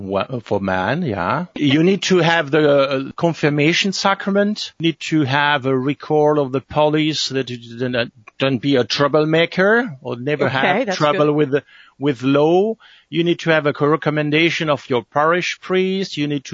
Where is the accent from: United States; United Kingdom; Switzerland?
Switzerland; first language fr; English is a second language; Okay, my village speak French, but we are surrounded from German dialect villages around, yeah.